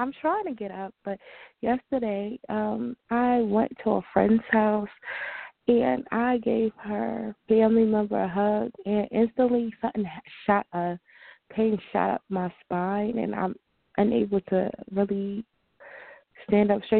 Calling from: New Jersey, United States; I'm calling from New Jersey.

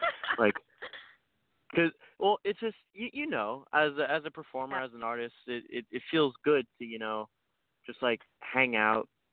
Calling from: Orlando, Florida, United States; So I'm calling in from Orlando.

